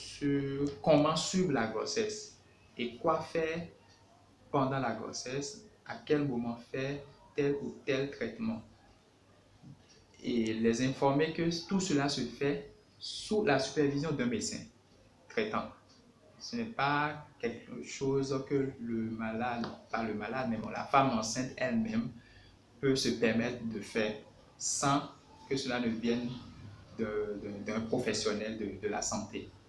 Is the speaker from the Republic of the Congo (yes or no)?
no; Benin; je suis béninoise de nationalité, précisément Côte-à-Fond.